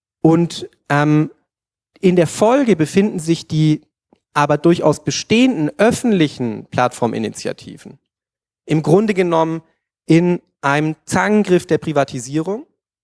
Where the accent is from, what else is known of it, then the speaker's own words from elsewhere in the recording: Berlin, Germany; Zumindest als Berliner.